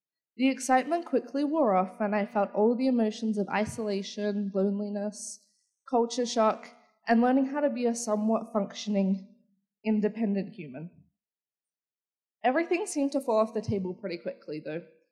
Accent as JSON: {"language": "English", "town": "Canberra", "region": "Australian Capital Territory", "country": "Australia", "said": "I'm not from around here. I'm from Canberra, Australia."}